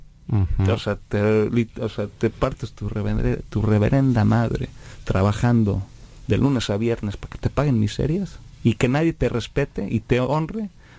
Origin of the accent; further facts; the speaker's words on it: Mexico; estando en un país como en el West Coast de Norteamérica, a veces es un poco difícil sobresalir como talento latinoamericano, ¿no? Más que nada siendo mexicano.